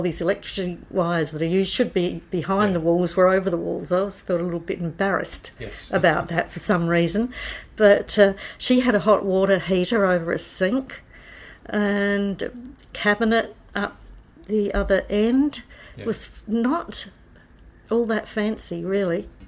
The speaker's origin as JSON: {"language": "English", "town": "Port Lincoln", "region": "South Australia", "country": "Australia", "tie": "born there", "said": "I was born in Port Lincoln in the year after the war."}